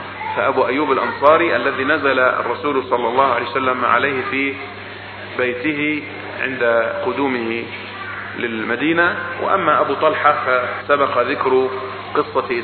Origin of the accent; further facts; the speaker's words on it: Egypt; accent: Egyptian; كأن لهجتنا الدارجة المصرية فيها خطأ